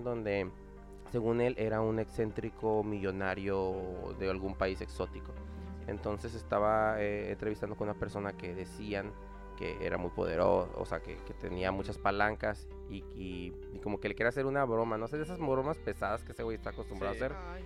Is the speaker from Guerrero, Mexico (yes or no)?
yes; Acapulco, Guerrero, Mexico; born there; de donde yo nací, que es en Acapulco, en Guerrero, en México.